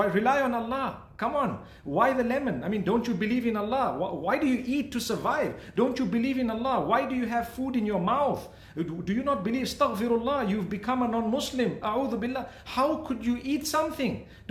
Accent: Zimbabwe; So personally, I was born and raised in Zimbabwe.

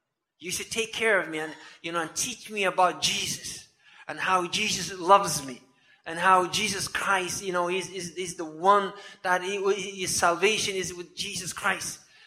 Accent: Saudi Arabia; Because I was raised in Saudi.

